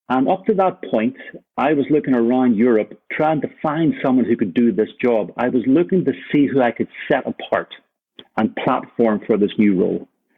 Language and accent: English; Ireland; now in Copenhagen, Denmark; Now, this is a big challenge for me as an Irishman, but clearly I still need to grow in grace.